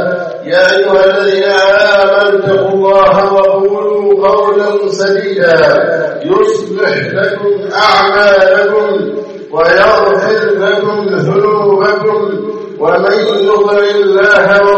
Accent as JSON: {"language": "Arabic", "country": "Egypt", "said": "اللهم احفظ بلدنا مصر أمانا"}